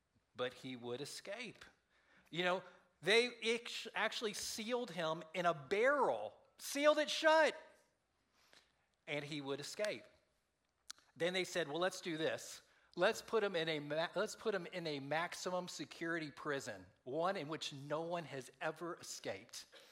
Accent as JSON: {"language": "English", "town": "Daytona Beach", "region": "Florida", "country": "United States", "tie": "born or raised there", "said": "growing up in Daytona Beach and us living in Daytona Beach"}